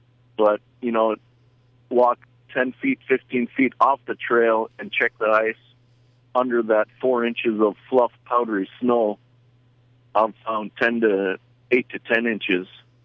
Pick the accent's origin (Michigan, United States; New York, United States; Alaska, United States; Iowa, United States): Alaska, United States; Bethel; I grew up here in Bethel.